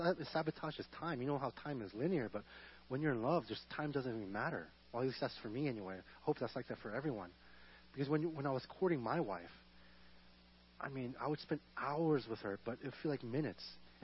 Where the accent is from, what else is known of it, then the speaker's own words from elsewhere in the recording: Seoul, South Korea; But as I said, I came from Seoul, South Korea